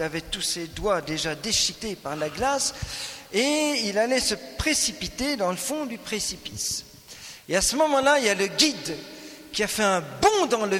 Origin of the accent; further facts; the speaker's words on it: Switzerland; comme j'ai passé toute mon enfance en Suisse, mes études de théologie en Suisse, c'est un peu ma patrie